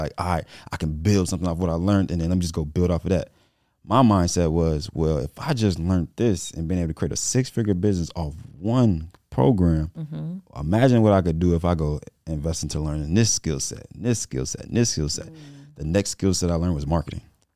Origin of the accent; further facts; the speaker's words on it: Chicago, Illinois, United States; I'm from Chicago, so 98% of them don't know nothing about credit.